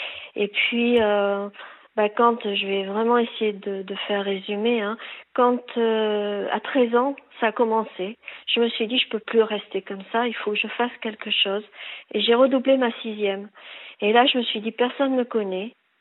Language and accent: French; Bordeaux, Nouvelle-Aquitaine, France; J'étais fille unique, je vivais à Bordeaux, je suis bordelaise.